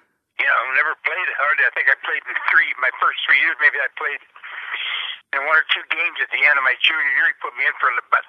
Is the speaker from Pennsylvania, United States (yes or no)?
yes; Pittsburgh, Pennsylvania, United States; Well, we were all from Pittsburgh.